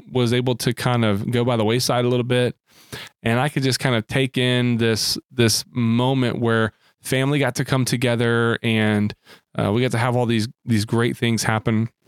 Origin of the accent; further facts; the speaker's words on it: Arkansas, United States; but growing up in Arkansas, it all usually meant that, hey, somewhere in here, there might be some snow that comes down